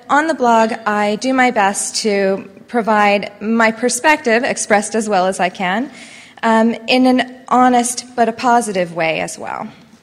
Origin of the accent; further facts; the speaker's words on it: Fort Collins, Colorado, United States; So a little bit about me. I'm from Fort Collins, Colorado. These are some pictures of my home.